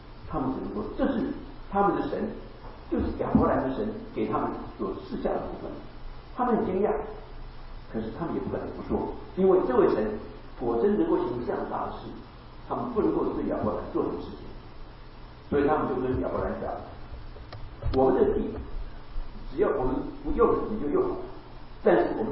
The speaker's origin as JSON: {"language": "Chinese", "country": "China", "said": "因为我们中国人很熟悉的孔融让梨"}